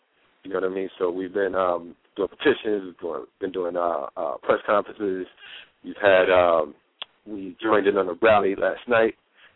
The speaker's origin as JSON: {"language": "English", "town": "Bridgeport", "region": "Connecticut", "country": "United States", "said": "I'm from Bridgeport, Connecticut. I've never been called a nigger by a white person until I went petitioning in Savannah, Georgia."}